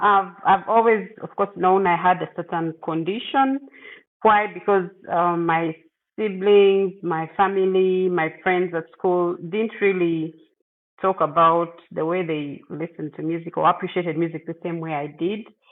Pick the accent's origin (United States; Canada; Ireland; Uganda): Uganda; I'm from Uganda, and that is from the eastern part of Africa, on the east coast, or towards the east coast.